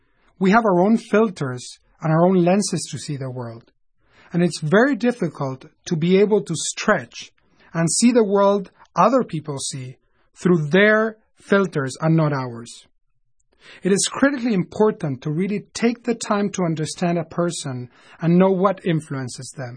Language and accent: English; Argentina; now in United States; I'm originally from Argentina, but my grandparents are originally from Italy, and I now live in the U.S.